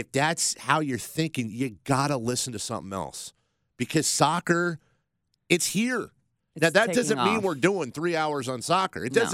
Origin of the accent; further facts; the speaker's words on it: United States; I'm fully convinced, and this isn't me being ugly American here, I have no problem believing that America would already have a couple of World Cups in its pocket